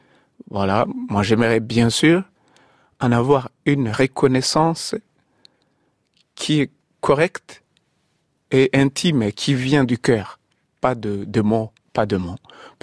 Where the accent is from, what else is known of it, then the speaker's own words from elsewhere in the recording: Mayunzwe, Rwanda; Alors nous, chez nous, à Mayunzwe